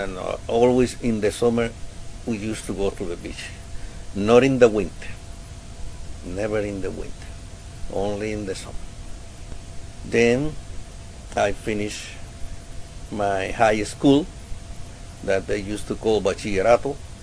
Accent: Cienfuegos, Cuba; You mean where I grew up? You mean my hometown? Cienfuegos, Cuba.

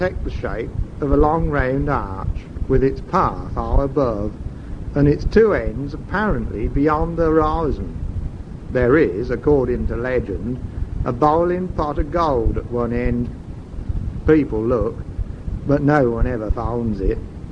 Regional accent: Rushden, East Midlands, United Kingdom; I grew up in Rushden in Northamptonshire in England. It's a small town, about 70 miles northeast of London

